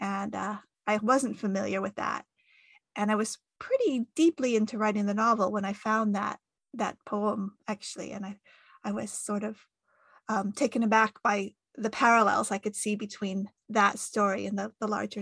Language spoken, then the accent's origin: English; United States; accent: American; And then over the years in the States, it just happened, as you can tell from my accent, I'm American.